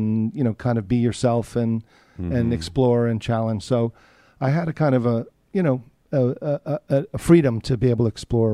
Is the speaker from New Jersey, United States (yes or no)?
yes; Summit, New Jersey, United States; I grew up in New Jersey, right next door.